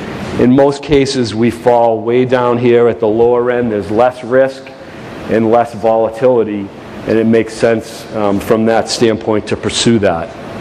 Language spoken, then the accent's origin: English; Boston, Massachusetts, United States; accent: Boston; I come from Boston, so I have a little bit of a geographic disability.